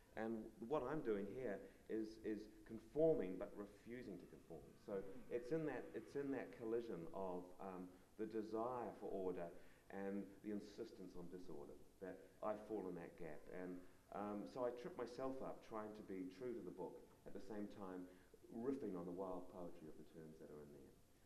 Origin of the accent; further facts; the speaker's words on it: New Zealand; growing up in New Zealand, you know, we have the beautiful offset printed books